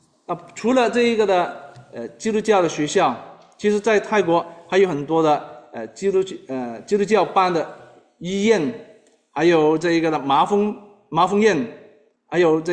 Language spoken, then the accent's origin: Chinese; Malaysia; 我是马来西亚人，这我很清楚。